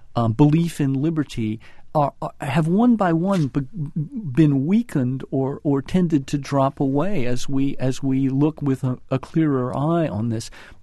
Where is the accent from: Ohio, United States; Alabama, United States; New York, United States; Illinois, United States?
Alabama, United States; I grew up in the Deep South where it was still a recent memory.